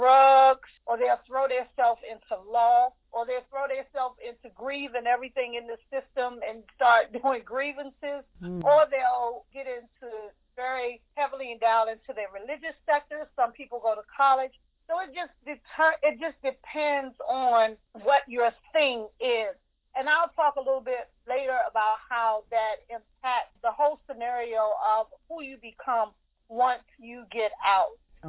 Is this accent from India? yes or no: no; Washington, District of Columbia, United States; Okay, I was raised in Washington, D.C., born and raised, been here my whole life.